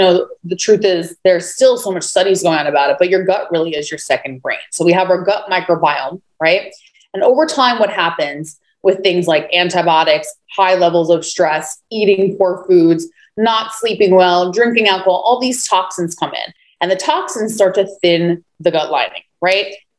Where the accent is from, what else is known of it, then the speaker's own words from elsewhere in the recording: New York, United States; I'm from New York. If I go there and I have the pizza or bagel, come on, I can't help myself.